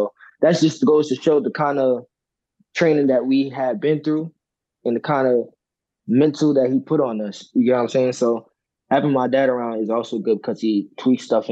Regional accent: New Jersey, United States; Yes, I know I'm from Jersey. Yes, I know, like, okay … You know what I mean?

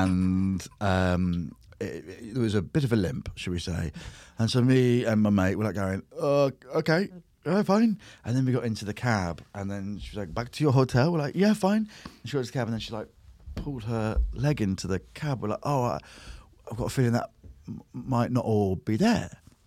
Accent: Nigeria; So I've got a very Welsh name, but I'm not. I'm Nigerian.

